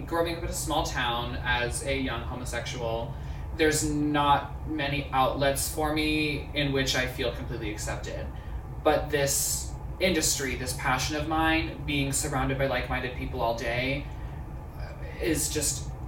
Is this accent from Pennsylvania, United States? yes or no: yes; Erie, Pennsylvania, United States; I am from Erie, Pennsylvania, a little lake town up in northwest sector of Pennsylvania